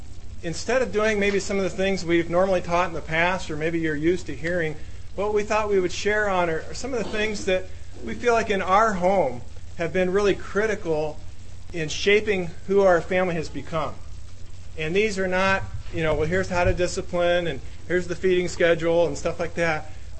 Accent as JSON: {"language": "English", "region": "Iowa", "country": "United States", "said": "We are both originally from Iowa, and you can cheer if you're from Iowa."}